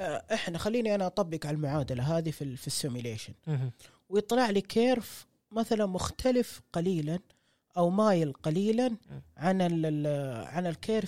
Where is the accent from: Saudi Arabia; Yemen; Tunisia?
Saudi Arabia; في المستقبل تتطور مصانع الحديد عندنا في السعوديه